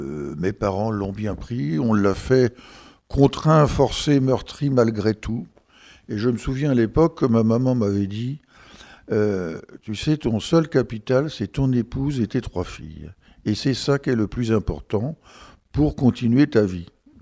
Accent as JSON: {"language": "French", "region": "Hauts-de-France", "country": "France", "tie": "born or raised there", "said": "J'étais originaire de l'Aisne, donc bien au-delà de la Garonne, et donc de souche agricole."}